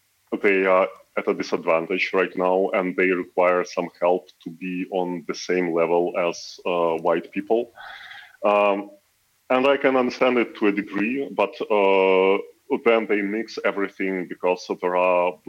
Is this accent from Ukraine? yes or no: yes; Ukraine; because I'm from Ukraine